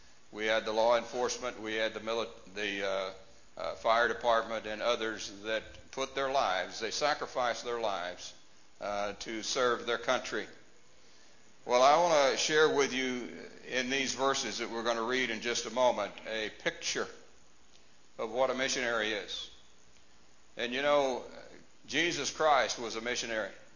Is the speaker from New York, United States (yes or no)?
no; Dallas, Texas, United States; born there; also born or lived in Southern California; I was born in Dallas, but wasn't raised in Dallas.